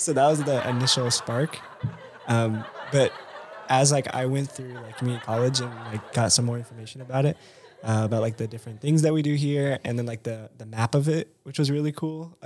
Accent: Fresno, California, United States; But then when I come here, I go, yeah, I'm from Fresno.

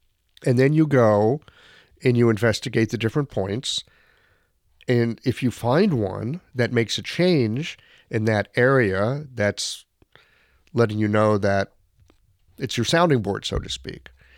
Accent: United States; I'm an American.

